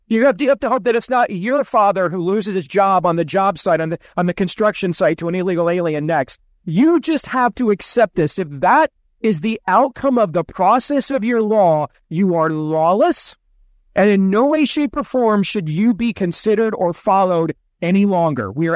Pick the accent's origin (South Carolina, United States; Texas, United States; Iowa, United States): Iowa, United States; We did one in my home state of Iowa.